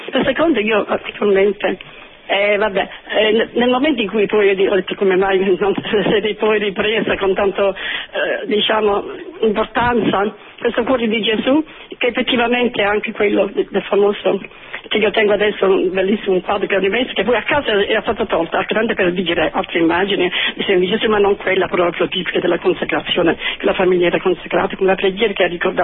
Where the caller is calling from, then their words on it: Apulia, Italy; dalla provincia di Brindisi.